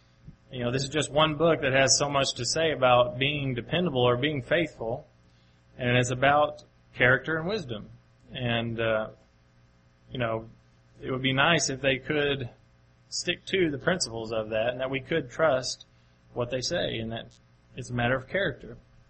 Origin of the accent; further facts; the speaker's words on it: Mayfield, Kentucky, United States; I remember growing up in Mayfield, Kentucky, and I was homeschooled.